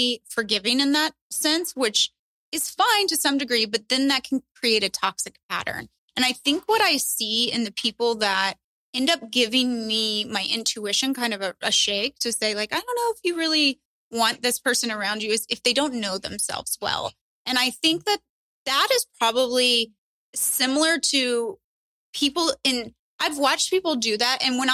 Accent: Lexington, Kentucky, United States; now in Austin, United States; I live in Austin, Texas. They live in my hometown of Lexington, Kentucky. I will fly home for a family week

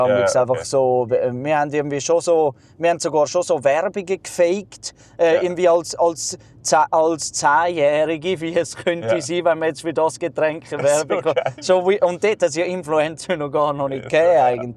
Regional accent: Zurich, Switzerland; Ich kenne das natürlich nicht so als Zürcher, aber ja.

